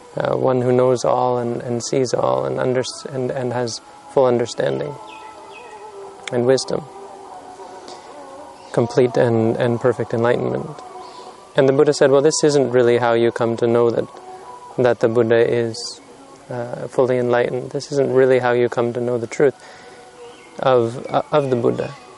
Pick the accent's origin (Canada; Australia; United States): Canada; "Hello, where are you from?" I said, "I'm from Canada."